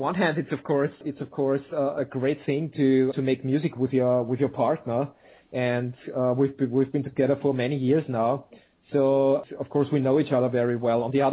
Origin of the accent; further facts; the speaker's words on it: Austria; I don't think that it's the fact that we come from Austria.